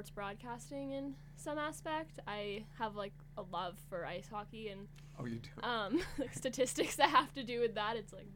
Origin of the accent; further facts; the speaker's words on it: Belfast, Maine, United States; So I'm from Belfast, Maine, a town on the coast, pretty big tourist town. And went to high school there, grew up there my whole life.